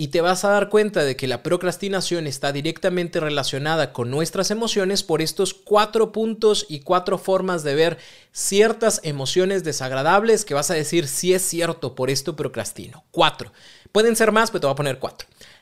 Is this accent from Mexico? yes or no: yes; Mexico; Los mexicanos somos buenísimos para eso